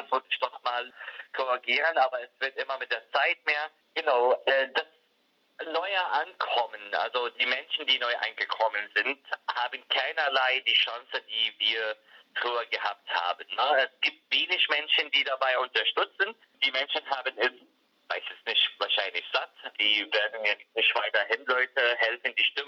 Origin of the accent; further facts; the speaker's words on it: Syria; now in Germany; bei uns war es als Syrer ein Bonus, dass wir aus Syrien kommen